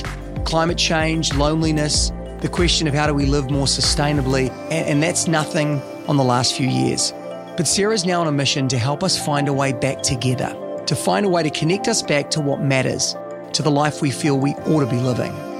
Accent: New Zealand; as a Kiwi

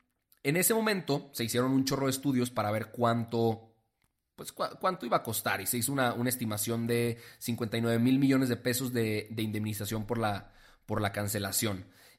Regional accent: Mexico; cuánto nos cuesta a nosotros como mexicanos

